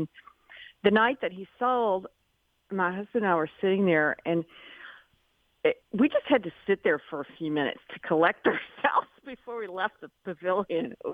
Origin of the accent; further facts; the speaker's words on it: Louisville, Kentucky, United States; Well, growing up in Louisville, the Derby, it's just, even though my parents had nothing to do with horses or anything like that, I'm from a family of educators and ministers.